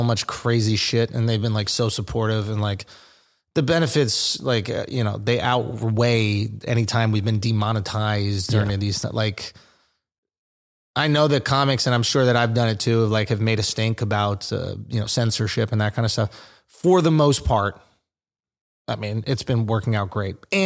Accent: New York City, New York, United States; I not only had that 10 years, I grew up in New York City.

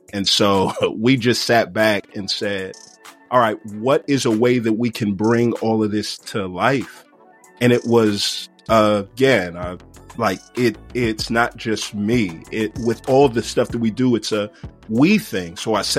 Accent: Houston, Texas, United States; of the talking pieces throughout the course of the album were from the show that we did in Houston, my hometown, 2022.

